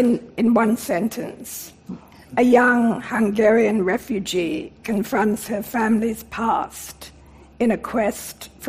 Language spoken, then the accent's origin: English; Sydney, New South Wales, Australia; also born or lived in Melbourne; In Sydney, I mean, Sydney's in my DNA. I grew up in Sydney, although I was born in Melbourne.